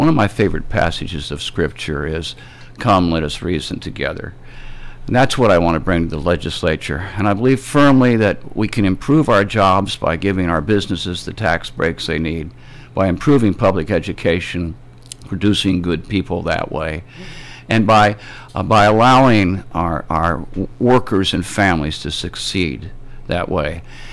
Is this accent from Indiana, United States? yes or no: no; Springfield, Ohio, United States; I was born and raised in Springfield, Ohio.